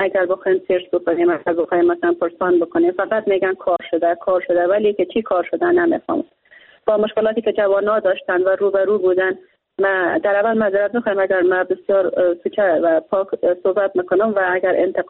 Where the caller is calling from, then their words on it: Bamyan, Afghanistan; از ولایت بامیان هستم